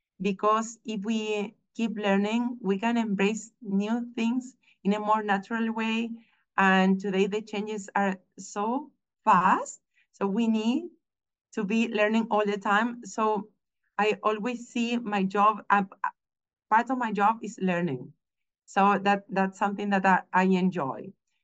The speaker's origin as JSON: {"language": "English", "town": "Santiago", "region": "Santiago Metropolitan Region", "country": "Chile", "tie": "born or raised there", "said": "I grew up here in Chile, in Santiago, in the capital. Chile is a little country"}